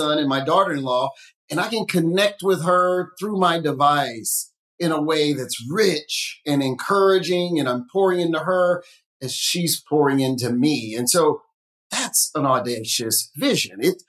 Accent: the Carolinas, United States; growing up in the Carolinas, my grandparents kind of connecting with them meant getting in the car and driving over to their house

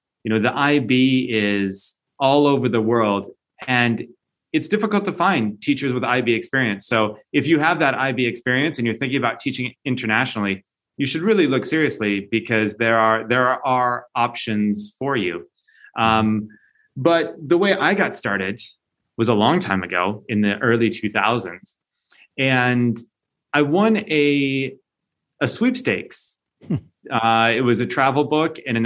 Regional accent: United States; also born or lived in United Kingdom; now in France; and then moved to France. But now I work in Switzerland. So I say I'm an American turned British, living in France and working in Switzerland.

